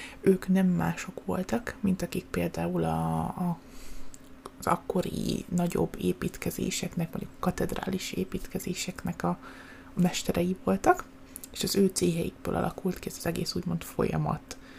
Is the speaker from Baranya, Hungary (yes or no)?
yes; Pécs, Baranya, Hungary; mint tudjátok, én pécsi vagyok.